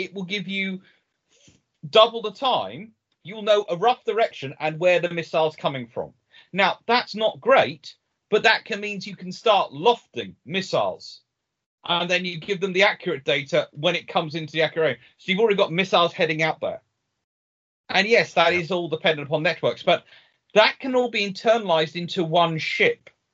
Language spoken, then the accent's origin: English; United Kingdom; before anyone says that's a British idea, me just being British